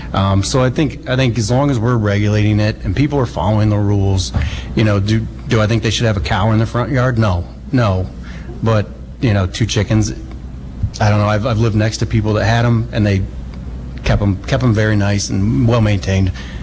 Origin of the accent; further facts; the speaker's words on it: Findlay, Ohio, United States; Findlay is not just my hometown. It's a place that shaped my values, inspired my commitment to public service.